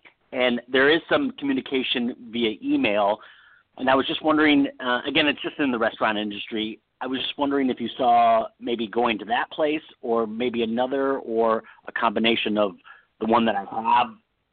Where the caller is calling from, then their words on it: California, United States; in California.